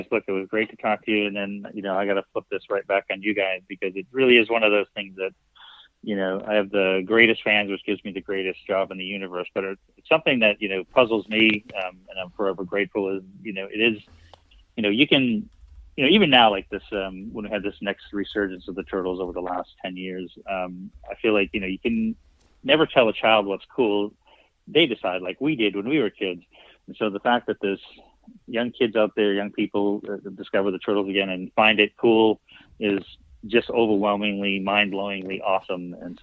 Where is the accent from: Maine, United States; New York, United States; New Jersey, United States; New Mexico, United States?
Maine, United States; when I was growing up in Maine, the city I lived in, that was my after-school job.